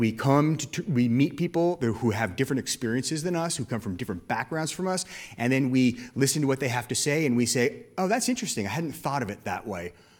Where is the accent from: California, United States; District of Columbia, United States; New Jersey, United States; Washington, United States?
Washington, United States; Seattle; also born or lived in New York; I'm from Seattle. I lived in New York for a long time, though. I went to school there and then stayed for 18 years.